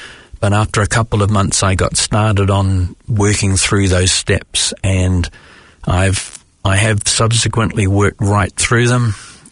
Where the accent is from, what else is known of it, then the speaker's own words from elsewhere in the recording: New Zealand; moved away as an adult; also born or lived in Australia / Hong Kong; I grew up in New Zealand